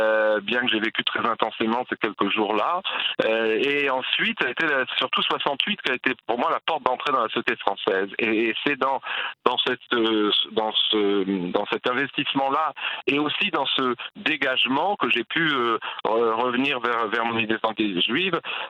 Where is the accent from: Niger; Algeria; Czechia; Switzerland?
Algeria; now in France; on est parti d'Algérie, on est arrivé dans un paysage français qu'on connaissait pas, un paysage culturel. Bon, on connaissait la langue, c'était déjà au moins ça. On avait la nationalité